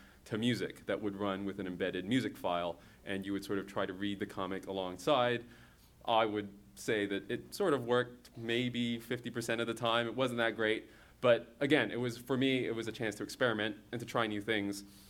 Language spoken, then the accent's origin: English; Hong Kong; now in Canada; I came from Hong Kong when I came to Canada.